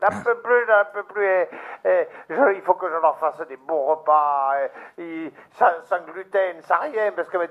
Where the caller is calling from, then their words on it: Rodez, Occitanie, France; je viens de Rodez.